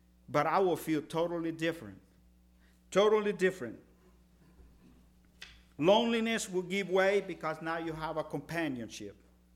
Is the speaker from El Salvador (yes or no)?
yes; El Salvador; Now, I told you I'm from El Salvador.